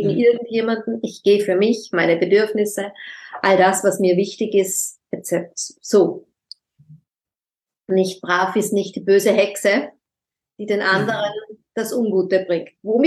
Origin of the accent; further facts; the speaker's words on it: Austria; wie ich als Österreicherin immer sagen würde